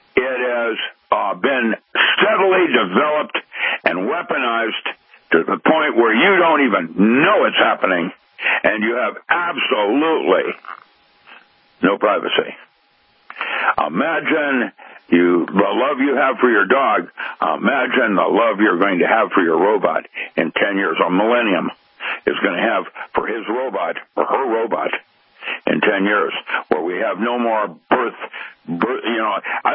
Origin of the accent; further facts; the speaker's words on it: Seattle, Washington, United States; I have no friends. I grew up in Seattle. I've had enough.